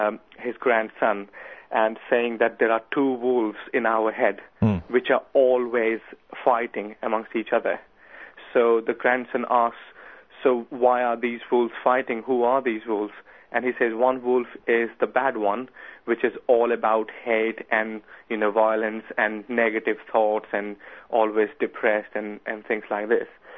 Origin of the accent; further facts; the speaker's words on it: India; English is a second language; moved away as an adult; now in United Kingdom; I was born in India and I lived in poverty all my first 20 years of my life.